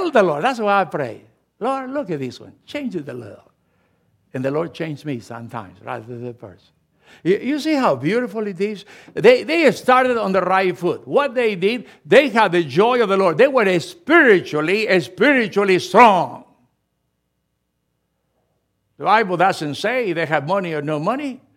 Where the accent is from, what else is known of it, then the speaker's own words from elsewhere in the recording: Argentina; English is a second language; moved away as an adult; now in United States; I came alone from Argentina to this country, alone with my wife, with no language and nothing, and $50 in my pocket.